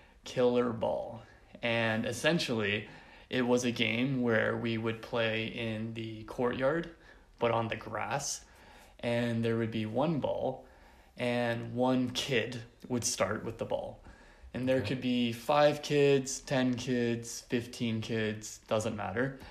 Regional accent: Canada; I think that because I am from Canada and you are from America

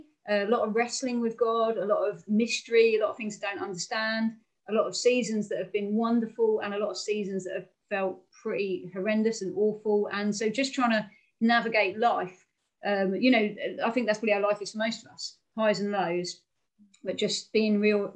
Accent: Hastings, South East England, United Kingdom; from Hastings on the southeast coast, and I grew up here in relative poverty in a working class family, became a Christian when I was 15

